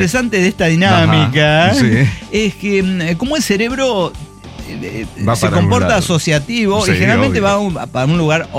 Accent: Ciudad Cuauhtémoc, Chihuahua, Mexico; born there; Nací en Ciudad Cuauhtémoc.

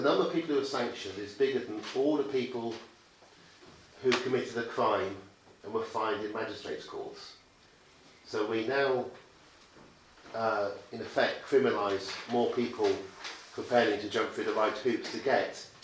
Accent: England, United Kingdom; but we don't talk about that because we're English.

